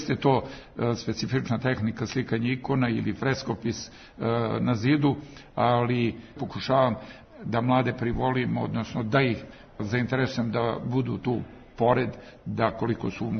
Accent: Despotovac, Šumadija and Western Serbia, Serbia; born or raised there

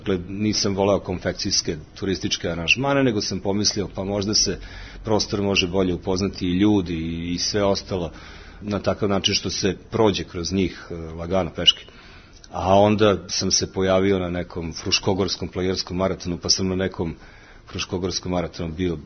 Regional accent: Novi Sad, Vojvodina, Serbia; born there; Rođen sam 1965. godine u Novom Sadu.

